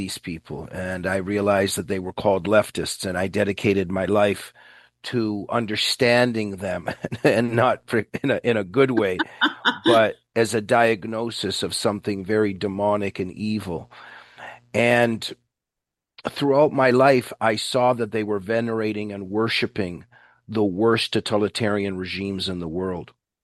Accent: United States; the child of Russian immigrants who loves America. And the reason I say that is I was growing up in the United States

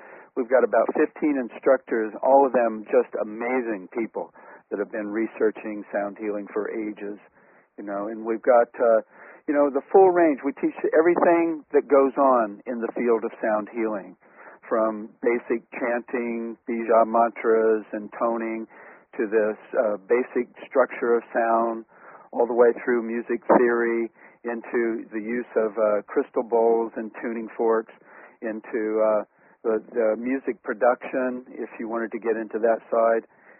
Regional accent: Atlanta, Georgia, United States; You know, originally I'm from Atlanta, Georgia.

